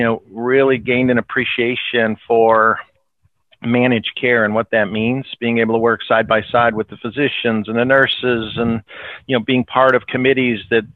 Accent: Connecticut, United States; He owned a local community pharmacy in the town we grew up in Connecticut.

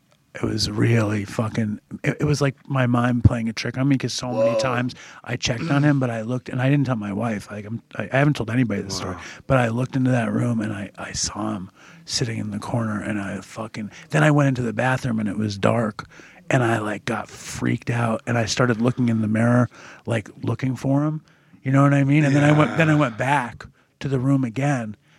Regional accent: Manhattan, New York, United States; I grew up in Manhattan. I shouldn't even be driving now.

